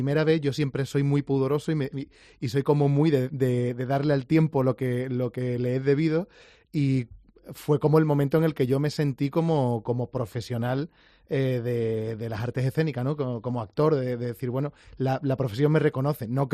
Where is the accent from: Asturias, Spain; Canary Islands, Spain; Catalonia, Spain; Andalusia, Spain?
Andalusia, Spain; Coín; also born or lived in Madrid; he vuelto después de 15 años en Madrid y estoy viviendo de nuevo en mi pueblo, en Coín.